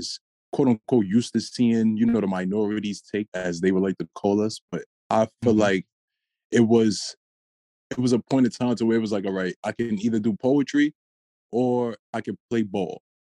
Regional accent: New York City, New York, United States; I am from the Bronx, New York. That is the west side of the Bronx, to be exact, 176 and Grand Ave.

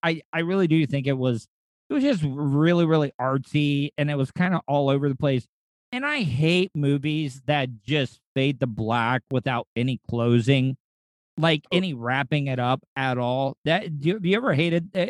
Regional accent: DeLand, Florida, United States; Growing up in DeLand area, we had the Athens Theater

